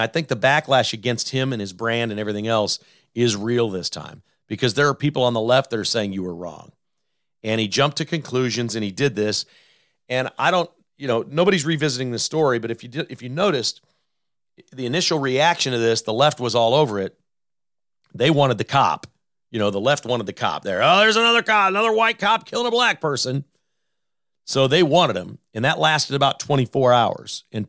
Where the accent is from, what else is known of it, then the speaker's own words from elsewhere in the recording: United States; And I enjoy that because I'm an American. I'm an American first, you know?